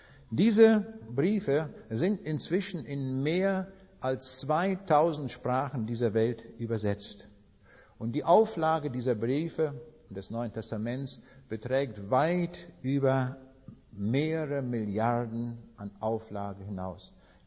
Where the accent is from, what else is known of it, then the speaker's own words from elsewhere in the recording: Königsberg, Kaliningrad Oblast, Russia; Ich habe das abends an den Leuten dort in Königsberg auch gesagt. Das war mal meine Heimat, es ist nicht mehr.